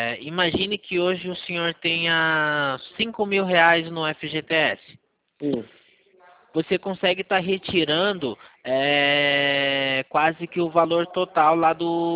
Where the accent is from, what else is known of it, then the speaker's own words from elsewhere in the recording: Valinhos, São Paulo, Brazil; Eu sou aqui de Valinhos.